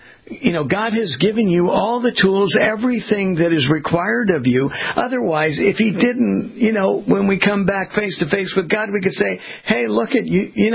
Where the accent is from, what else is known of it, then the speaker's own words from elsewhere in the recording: California, United States; being a West Coast boy growing up in California on the waves of Southern California beaches